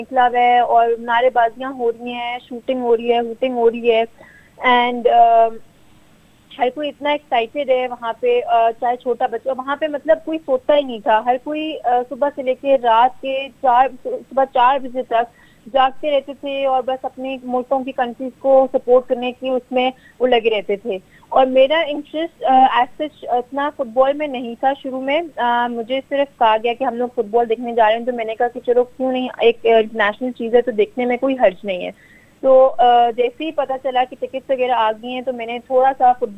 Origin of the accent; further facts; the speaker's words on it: Pakistan; وہ ہم سے پوچھتے تھے آپ کہاں سے ہیں، ہم بتاتے تھے ہم پاکستان سے،